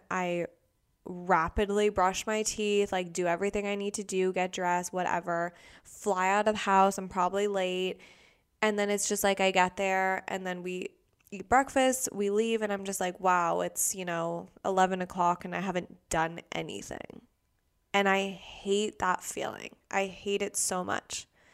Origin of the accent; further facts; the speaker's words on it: Los Angeles, California, United States; I am from Los Angeles